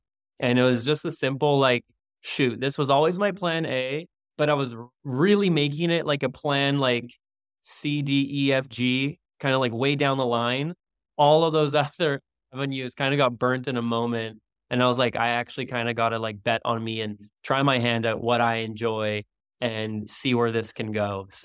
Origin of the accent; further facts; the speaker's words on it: Canada; now in Maui, United States; my wife and I, we live in Maui, Hawaii, and I'm Canadian originally.